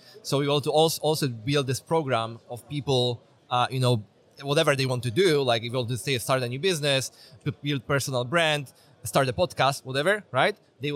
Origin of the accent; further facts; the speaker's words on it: Poland; I'm originally from Poland and live right now in Poland.